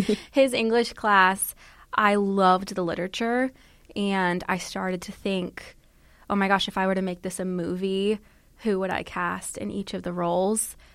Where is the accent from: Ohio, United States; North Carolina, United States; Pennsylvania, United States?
Pennsylvania, United States; Blue Bell; I grew up in Bluebell.